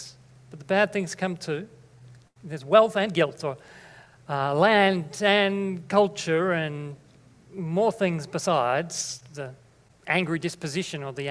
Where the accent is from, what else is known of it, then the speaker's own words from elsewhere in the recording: Australia; because we identify as Australian.